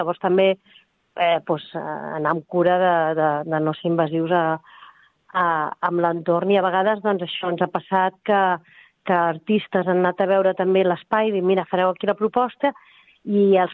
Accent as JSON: {"language": "Catalan", "town": "Sabadell", "region": "Catalonia", "country": "Spain", "said": "com a sabadellenca"}